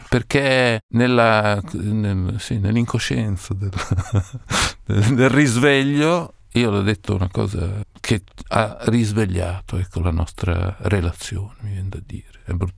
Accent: Parma, Emilia-Romagna, Italy; born there; Io sono nato a Parma

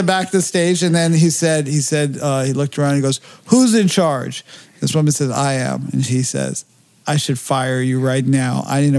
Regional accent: Los Angeles, California, United States; I grew up what they call it, the slums of Beverly Hills.

